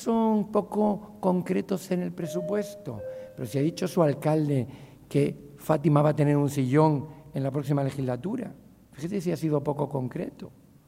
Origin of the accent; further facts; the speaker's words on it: Tres Cantos, Community of Madrid, Spain; Creo que soy español, tricantino.